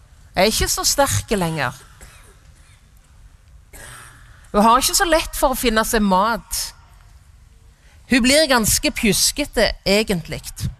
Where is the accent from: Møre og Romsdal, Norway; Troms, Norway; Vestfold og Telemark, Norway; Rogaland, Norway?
Rogaland, Norway; Varhaug; born there; Jeg er født på Varhaug, så jeg har greia på vind.